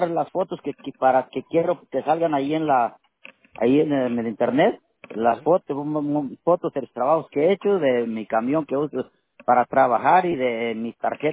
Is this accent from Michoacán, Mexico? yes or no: yes; Michoacán, Mexico; born there; Michoacán, ¿qué es mi estado?